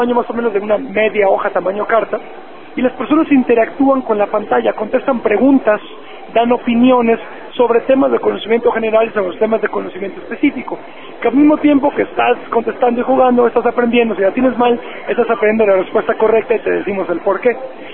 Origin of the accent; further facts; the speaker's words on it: Mexico; yo como empresario mexicano, pues lo que quiero lograr es darle mi granito de arena para impactar a mi país